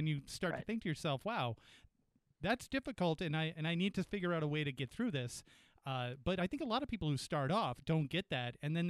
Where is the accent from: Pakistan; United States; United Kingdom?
United States; Peterborough, New Hampshire; there was the murder of a young man in the town right next to the town that I grew up in Peterborough, New Hampshire.